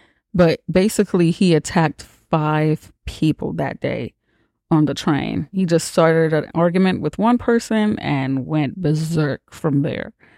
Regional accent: Jamaica; which I can relate. I was raised in Jamaica.

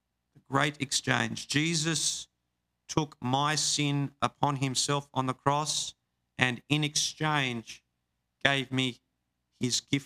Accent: Queensland, Australia; I'm a Queenslander, so I'm Team Maroon.

